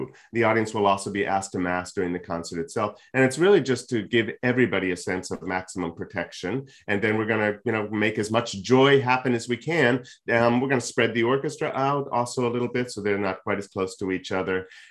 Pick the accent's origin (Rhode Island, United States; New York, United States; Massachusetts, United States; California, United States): Massachusetts, United States; Boston; now in Washington, United States; I'm from Boston originally.